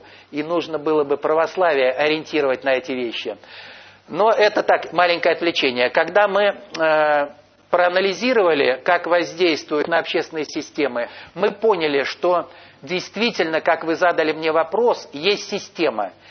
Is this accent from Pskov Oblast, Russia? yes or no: yes; Pskov Oblast, Russia; Я деревенский парнишка из Псковской области. Моя мама там живет сейчас, в Дубовой роще.